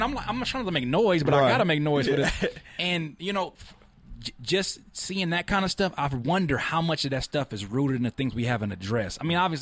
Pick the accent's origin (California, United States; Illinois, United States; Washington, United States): California, United States; I came from Cali where ain't no damn snow.